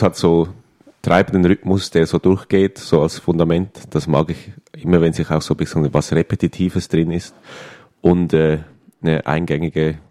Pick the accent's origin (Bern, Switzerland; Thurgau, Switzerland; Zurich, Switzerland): Zurich, Switzerland; born there; ich bin in Zürich geboren und spiele natürlich viel in der Schweiz, verschiedene Sachen und Projekte